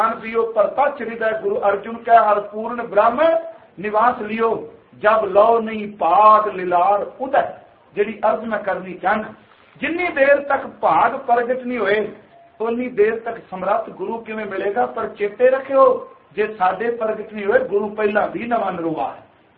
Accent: Punjab, India; ਅਸੀਂ ਪੰਜਾਬ ਦੀ ਧਰਤੀ ਤੋਂ ਆਏ ਹਾਂ

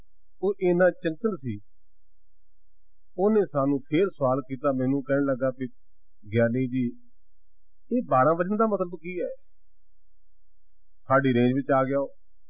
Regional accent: Punjab, India; ਉਹ ਕਸੂਰ ਸ਼ਹਿਰ ਮੇਰੇ ਪਿੰਡ ਤੋਂ 6 ਮੀਲ ਹੈ ਹੁਣ ਵੀ ਸਾਡਾ ਪਿੰਡ ਬਾਰਡਰ ਦੇ ਬਿਲਕੁਲ ਲਾਗੇ ਹੈ ਮੇਰੇ ਤੇ ਕਸੂਰ ਦੇ ਦਰਮਿਆਨ ਬਾਰਡਰ ਹੈ ਇੰਡੀਆ ਦਾ 6 ਮੀਲ ਦਾ ਫਾਸਲਾ ਹੈ

